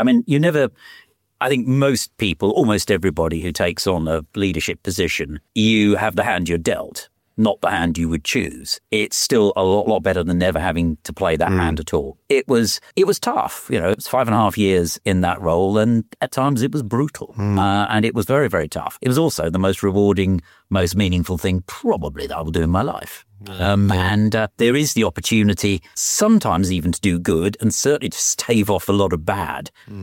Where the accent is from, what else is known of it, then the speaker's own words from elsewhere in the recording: London, United Kingdom; Well, I'm originally from Southeast London, though my father was from Kent. My father was from Dartford